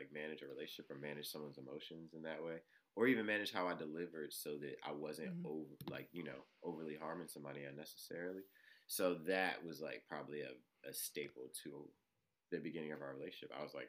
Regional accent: Baltimore, Maryland, United States; I was like literally 15-year-old young man growing up in Baltimore

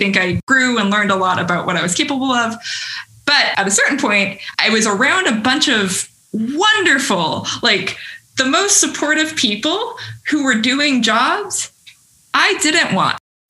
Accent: Washington, United States; So I was living in Seattle. I was like, I'm here out of inertia. Like, I grew up in Washington State.

